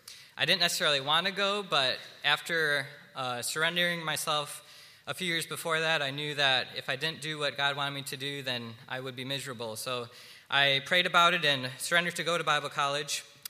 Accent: Wisconsin, United States; I grew up in Wisconsin.

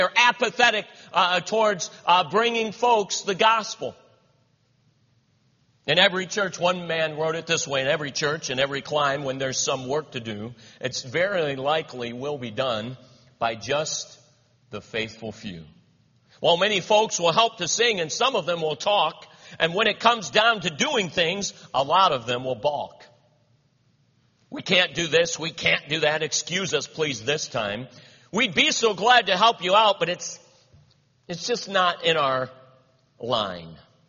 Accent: Cleveland, Ohio, United States; I have lived here for 26, 27 years. I grew up in Cleveland, Ohio. And as a Christian there, I was saved at 8 years old.

